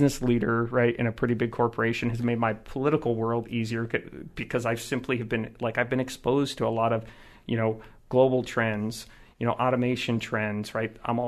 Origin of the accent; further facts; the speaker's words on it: California, United States; When I grew up in California, I had a grandmother that was a social studies teacher